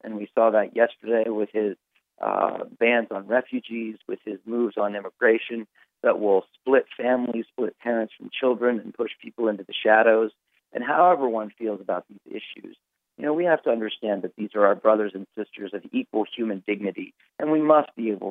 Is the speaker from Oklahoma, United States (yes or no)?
no; Virginia, United States; as someone who's been born and raised in Virginia